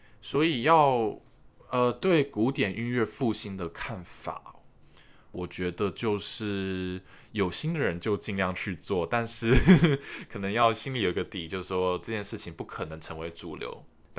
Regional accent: Taiwan; 或者是我们比如说以台湾人来说好了，我们台湾人每个人在国高中一定都会上国文课，对不对？

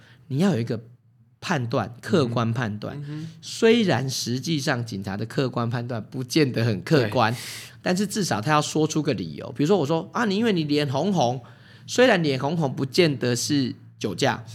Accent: Taiwan; 而且我们台湾人真的很善良

